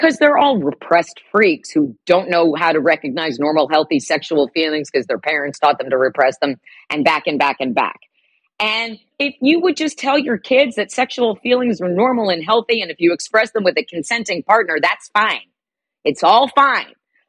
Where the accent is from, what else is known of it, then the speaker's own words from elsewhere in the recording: New Jersey, United States; Because I grew up in Jersey in the 70s and 80s.